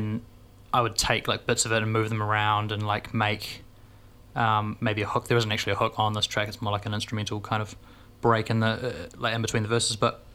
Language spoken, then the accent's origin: English; Auckland, New Zealand; we're from the middle of the city.